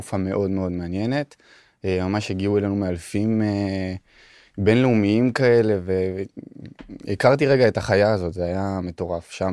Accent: Giv'at Ze'ev, Judea and Samaria Area, Israel; גבעת זאב.

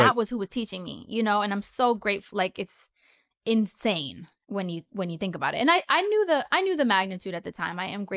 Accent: California, United States; And I come from the Bay Area where there's so many different types of music.

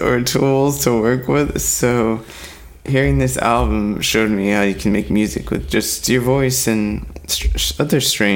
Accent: Sacramento, California, United States; As a poor boy growing up in Sacramento.

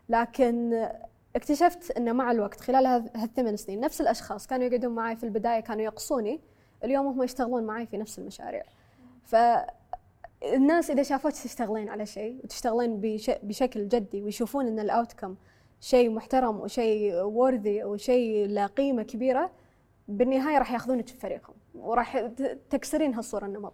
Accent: Kuwait; كان على المناهج اللي عندنا بالكويت

